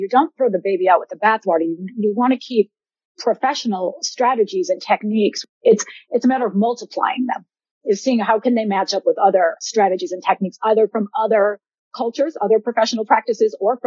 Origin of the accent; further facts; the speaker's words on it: Detroit, Michigan, United States; now in Atlanta, United States; I grew up in Detroit. I live in Atlanta.